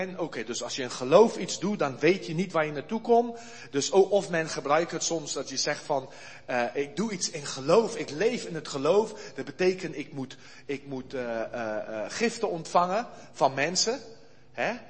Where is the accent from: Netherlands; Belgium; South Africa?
South Africa; ik heb verteld dat ik uit Zuid-Afrika kwam